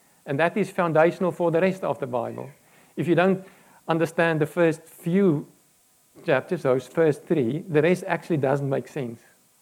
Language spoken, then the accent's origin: English; South Africa; now in New Zealand; And I'm from South Africa and I'm in New Zealand.